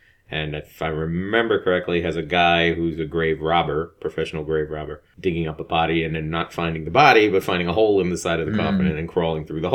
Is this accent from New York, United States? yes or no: no; New Jersey, United States; Hey, yeah. I'm from New Jersey.